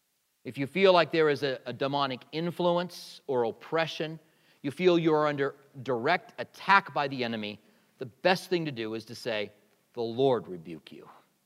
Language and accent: English; Albuquerque, New Mexico, United States; I grew up in Albuquerque.